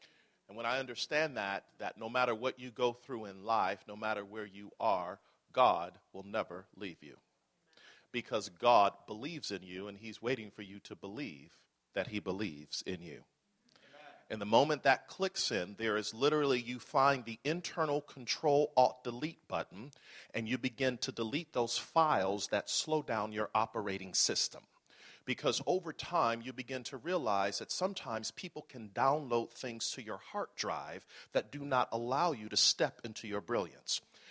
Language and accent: English; Buffalo, New York, United States; moved away as an adult; I am originally from Buffalo, New York. Go Bills! This could be the year. But I left Buffalo about 27 years ago. Mom and Dad dropped me off at Morehouse College in Atlanta, Georgia.